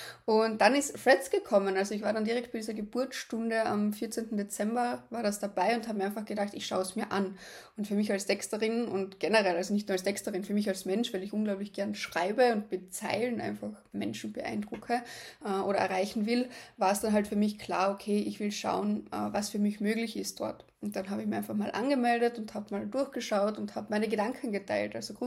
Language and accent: German; Carinthia, Austria; now in Graz, Austria; also ursprünglich komme ich aus Kärnten, bin aber in Graz, also ich lebe da, weil ich damals da studieren habe anfangen.